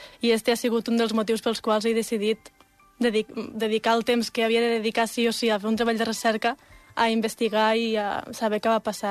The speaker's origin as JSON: {"language": "Catalan", "town": "Batea", "region": "Catalonia", "country": "Spain", "said": "acabàvem d'acabar l'escola, a Batea, al meu poble"}